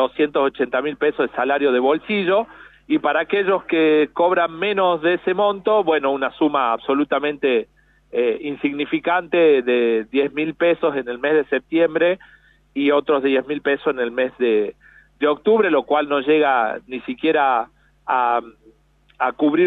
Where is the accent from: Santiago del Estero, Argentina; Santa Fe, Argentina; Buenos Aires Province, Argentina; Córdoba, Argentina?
Santiago del Estero, Argentina; La Banda; born there; De bandeño de nacimiento y millonario de corazón sería.